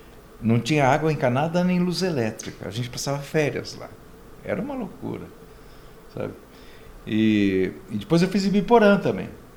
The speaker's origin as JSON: {"language": "Portuguese", "country": "Lebanon", "said": "eu sei fazer, eu sou libanesa"}